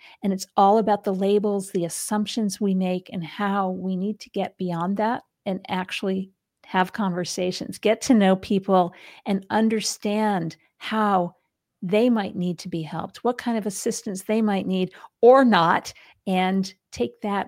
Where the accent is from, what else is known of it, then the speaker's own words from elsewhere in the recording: Rhode Island, United States; I grew up in Rhode Island and we use that all the time to talk about people.